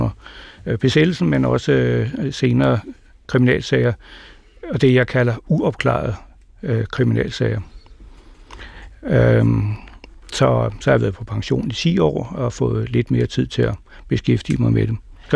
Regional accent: Gentofte, Capital Region of Denmark, Denmark; born there; Født i 1944 i Gentofte.

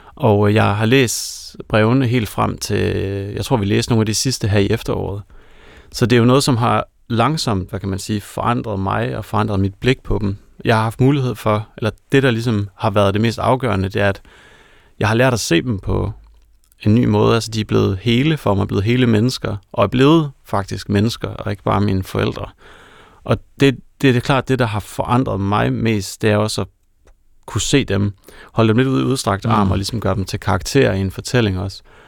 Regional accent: Hanstholm, North Denmark Region, Denmark; en form for dystopisk version af Thy og Hanstholm, hvor jeg er vokset op.

